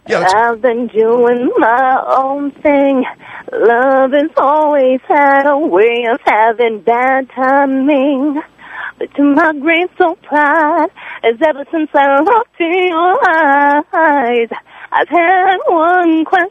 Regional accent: New York, United States; I went to Cleveland, Ohio, but okay. I'm from New York.

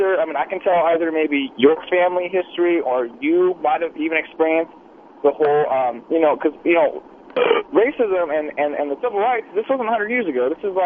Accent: United States; my parents are Palestinian and Jordanian, and I was born and raised in America, so I'm not white.

